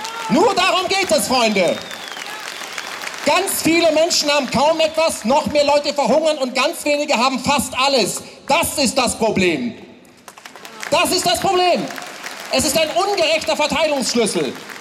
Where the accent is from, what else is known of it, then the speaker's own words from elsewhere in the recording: West Germany, Germany; Das lerne ich als Westdeutscher von den Ostdeutschen.